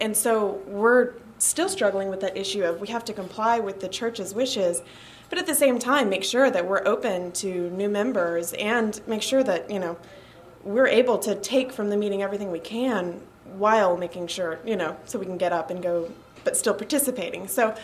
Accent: Lake Charles, Louisiana, United States; from Lake Charles.

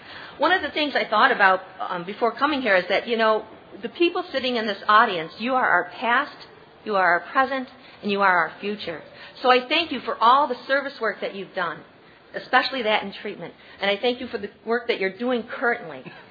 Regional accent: Rochester, New York, United States; I come from Rochester, New York. That's upstate New York.

